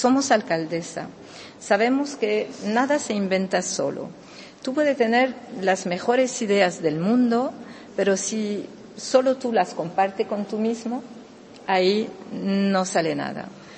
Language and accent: Spanish; San Fernando, Andalusia, Spain; esta tierra es la tierra donde yo nací. Soy isleña, cañailla, como se dice, y esta tierra es muy inspiradora.